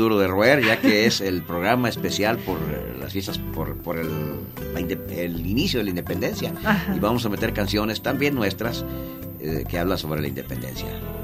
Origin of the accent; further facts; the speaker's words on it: El Arenal, Jalisco, Mexico; cuando me presenté en mi pueblo natal, el Arenal, Jalisco.